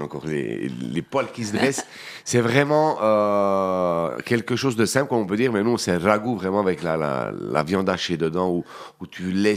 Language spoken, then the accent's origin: French; South Italy, Italy; c'est vrai que chez nous, en Italie, dans le sud, même dans tous les autres pays du sud, la cuisine, c'est vraiment une tradition